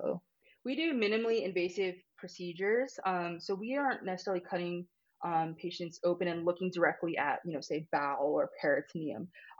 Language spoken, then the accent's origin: English; Kaneohe, Hawaii, United States; So I am born and raised in Kaneohe, Hawaii.